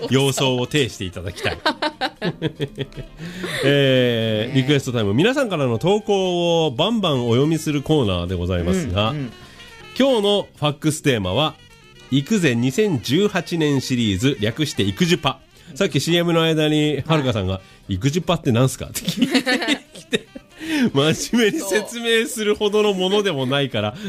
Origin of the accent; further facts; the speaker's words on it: Yokosuka, Kanagawa, Japan; 私はその港町生まれ、横須賀生まれでございましてね、うん、もう幼い頃からもう港町でずっと育ってきましたから